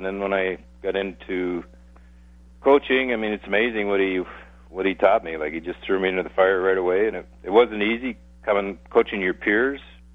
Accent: Long Island, New York, United States; I grew up on Long Island, played on Long Island, so have a lot of love and a lot of history there

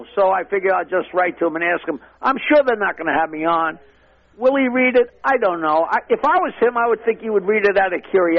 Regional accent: United States; I'm an American.

